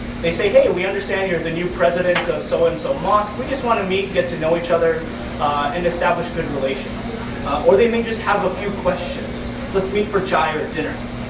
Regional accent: United States; This is alarming to me as an American, as a lawyer

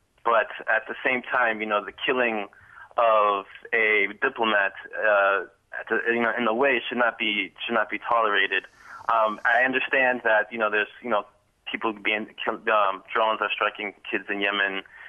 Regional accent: United States; now in Cairo, Egypt; as an American citizen, you know, that's living in Cairo, I'm kind of disappointed by the Egyptian response.

